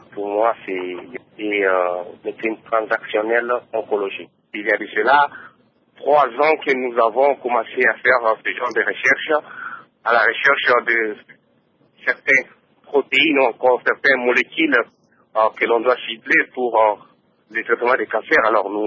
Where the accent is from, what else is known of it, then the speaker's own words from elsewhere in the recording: DR Congo; moved away as an adult; now in Japan; Bon, j'ai quitté la RDC vers 2008. Puis après avoir fini mes études médicales, je suis arrivé au Japon en 2008